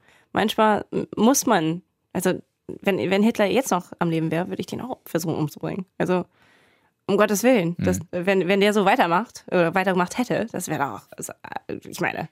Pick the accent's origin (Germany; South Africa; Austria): Germany; aber da reden wir als Deutsche vor allem sehr, sehr, sehr viel drüber.